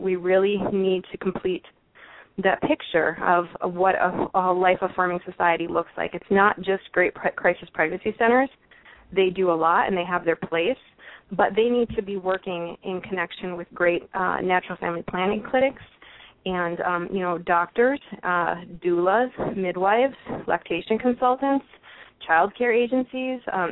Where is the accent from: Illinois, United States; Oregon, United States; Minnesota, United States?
Minnesota, United States; Duluth; about 5 to 6 years of work in my hometown of Duluth, Minnesota.